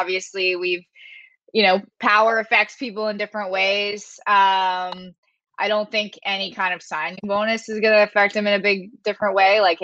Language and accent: English; London, Ontario, Canada; I'm from London, Ontario, Canada. It is halfway between Detroit and Toronto.